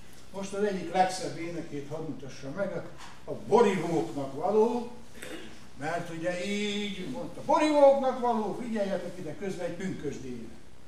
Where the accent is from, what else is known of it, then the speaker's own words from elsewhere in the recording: Szeged, Csongrád-Csanád, Hungary; Még azért azt elmondom, hogy én szegedi vagyok. Ez fontos, mert Szeged a Szeged.